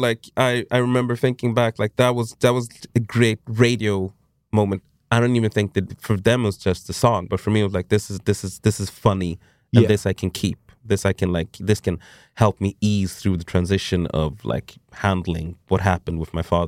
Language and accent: English; Sweden; growing up in Sweden during this time